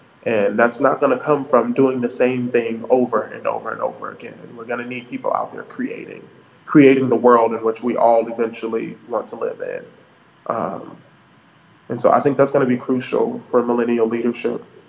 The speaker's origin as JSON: {"language": "English", "town": "Chicago", "region": "Illinois", "country": "United States", "tie": "born or raised there", "said": "I wanted to come not only back to my hometown, because I think that learning happens inside and outside of the classroom. And I think that Chicago is an incredible case study for many different world cities"}